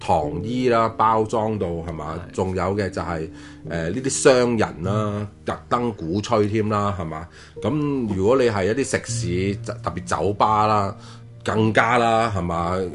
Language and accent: Cantonese; China; 我哋中国人嘅鬼节有啲相近嘅